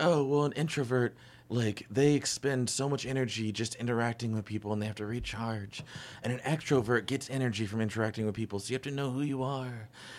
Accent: Austin, Texas, United States; also born or lived in Kentucky / Kansas; I was born in Kentucky, and then my parents split up automatically. I always say I like to consider it being my fault. And I got bounced around between Kentucky, Kansas, and Texas, and then I grew up in Austin.

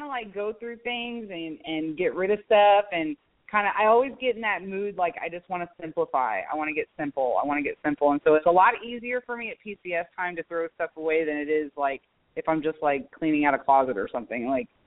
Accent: Miami, Florida, United States; Yes, I'm from Miami originally.

